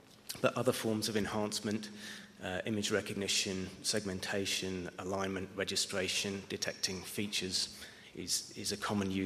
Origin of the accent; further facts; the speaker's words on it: London, United Kingdom; from London.